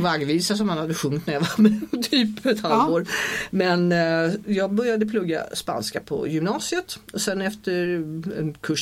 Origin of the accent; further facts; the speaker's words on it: Tyresö, Stockholm County, Sweden; Mina föräldrar flyttade till Tyresö 63 när min storebror föddes.